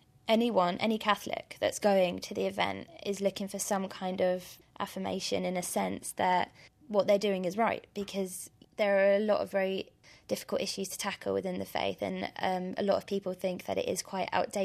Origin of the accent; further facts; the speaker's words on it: England, United Kingdom; So growing up in England, I think it's probably more difficult than it is easy